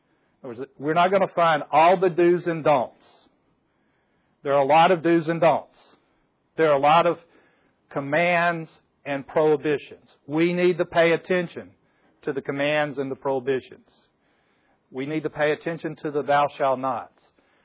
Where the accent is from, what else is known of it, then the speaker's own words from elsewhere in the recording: Port St. Joe, Florida, United States; So, I am from Port St. Joe